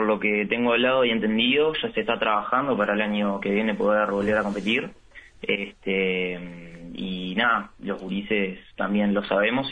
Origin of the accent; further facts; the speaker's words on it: Montevideo, Uruguay; Yo soy de Pocitos.